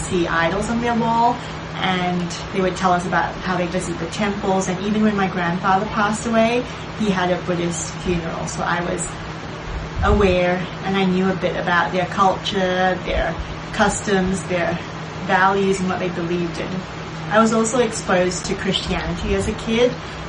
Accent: Singapore; I was born in Singapore, and I grew up in a household that did not subscribe to any religion.

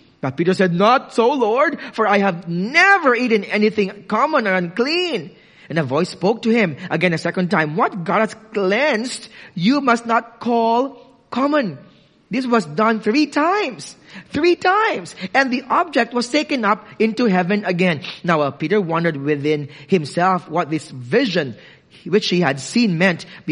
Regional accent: Philippines; And so as a Filipino, you need to have a list of these weeks or days of festivities because free meal.

